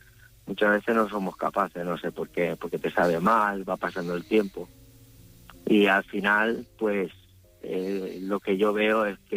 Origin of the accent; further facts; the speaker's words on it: Puig, Valencian Community, Spain; de Valencia, de un pueblo que se llama Puig, y estoy ahora aparcado en Tarancón.